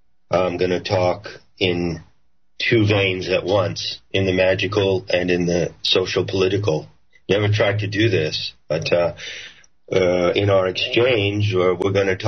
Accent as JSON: {"language": "English", "country": "United States", "said": "I strongly feel I am an American. I strongly feel America will lead the global revolution."}